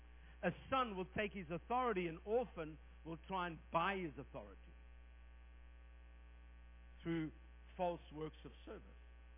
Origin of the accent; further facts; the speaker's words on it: Australia; also born or lived in South Africa; I have an accent. People come to me and say, are you from New Zealand? It's like, no, I'm from Australia via South Africa.